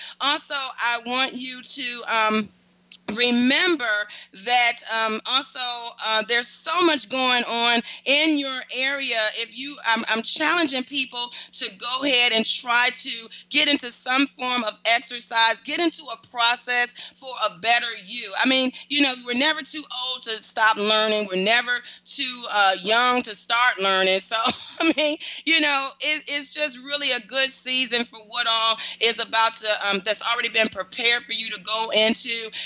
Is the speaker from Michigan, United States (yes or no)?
yes; Detroit, Michigan, United States; I want to just say a shout out to Detroit. I'll be in your city, my hometown.